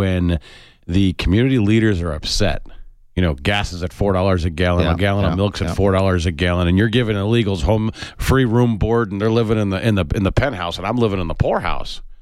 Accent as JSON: {"language": "English", "town": "Chicago", "region": "Illinois", "country": "United States", "said": "I'm from Chicago, so we were going to go visit, and we were going to go in June."}